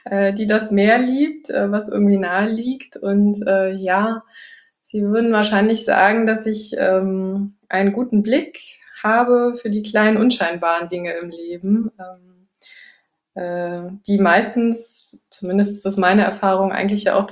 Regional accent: Northern Germany, Germany; now in Rhineland, Germany; Die Liebe hat mich ins Rheinland verschlagen. Ich bin aber eigentlich Norddeutsche und habe eigentlich auch die meiste Zeit meines Lebens im Norden verbracht, habe meine Kindheit am Ostseestrand verbracht und bin aber jetzt schon inzwischen seit gut 7 Jahren hier im Rheinland

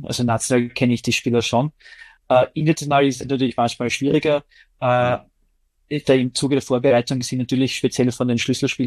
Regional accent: Vienna, Austria; Der einzige Unterschied ist für mich als Wiener natürlich die Anreise nach Altach, dass ich am Vortag anreise

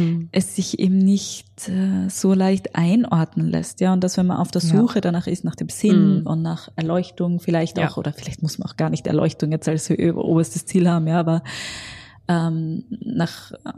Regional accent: Graz, Styria, Austria; born there; ich bin hier in Graz geboren, ich kann das nicht ändern.

